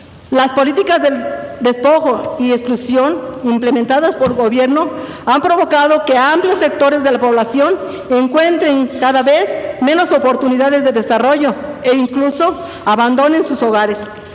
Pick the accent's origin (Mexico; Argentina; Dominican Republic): Mexico; como sus paisanos, como mexicanos